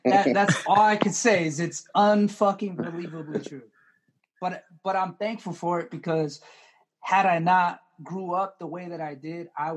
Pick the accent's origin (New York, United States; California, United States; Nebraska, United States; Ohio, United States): California, United States; To be honest, like growing up in California, like it saved my life.